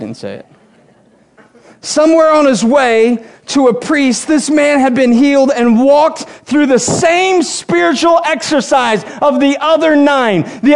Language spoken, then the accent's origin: English; United States; Well, I'm an American. I live in the greatest land in all the world.